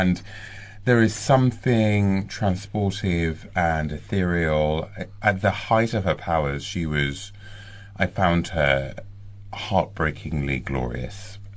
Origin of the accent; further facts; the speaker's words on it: Nigeria; I grew up in Nigeria.